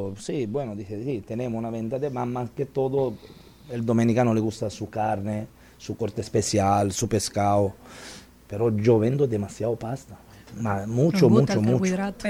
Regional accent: Italy; Spanish is a second language; Pero yo como italiano, si voy un ejemplo a comer una carbonara, yo sé que la carbonara es esta.

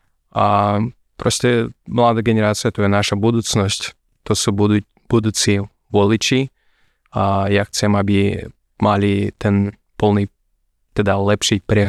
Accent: Russia; Slovak is a second language; som občanom Ruska a ja sa hlásim ku ruskej spoločnosti. Som sa narodil v Rusku, som tam vyrastol

